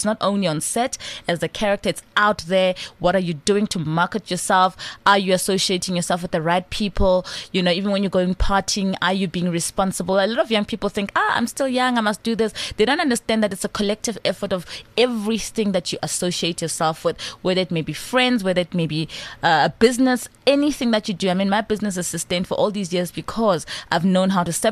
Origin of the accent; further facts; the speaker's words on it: Soweto, Gauteng, South Africa; I'm from Soweto. I'm like, very African.